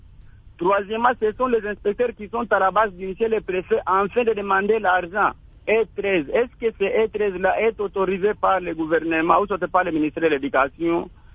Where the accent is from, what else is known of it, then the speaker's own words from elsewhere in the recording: Nyunzu, Tanganyika, DR Congo; les inspecteurs qui sont tout justement ici chez nous à Nyunzu.